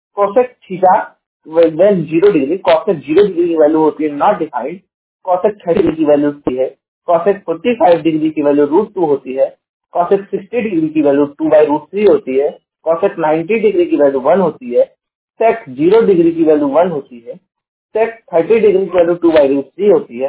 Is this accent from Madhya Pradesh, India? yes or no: no; Jaunpur, Uttar Pradesh, India; मैं उत्तर प्रदेश के जौनपुर जिले का निवासी हूँ।